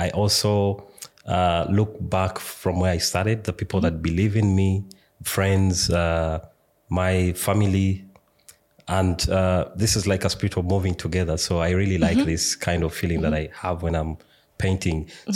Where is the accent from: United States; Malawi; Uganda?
Uganda; now in Austria; I come from Uganda originally, but I've been living in Austria since 2020.